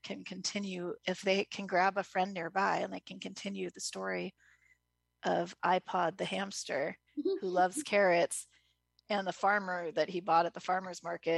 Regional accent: Hudson, New York, United States; I'm the director of the Hudson Area Library. I'm from Hudson, too.

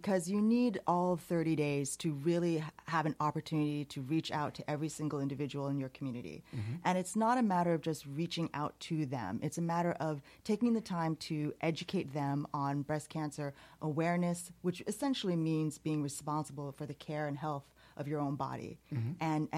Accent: New York City, New York, United States; now in Saratoga Springs, United States; I'm originally from New York City.

